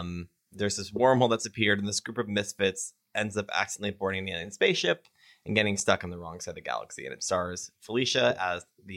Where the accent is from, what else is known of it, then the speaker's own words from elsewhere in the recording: Omaha, Nebraska, United States; Steve I grew up with in Omaha, Nebraska.